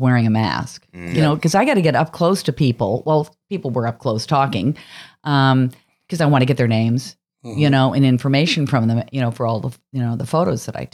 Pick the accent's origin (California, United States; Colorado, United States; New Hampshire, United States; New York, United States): Colorado, United States; Boulder; I grew up in Boulder, Colorado.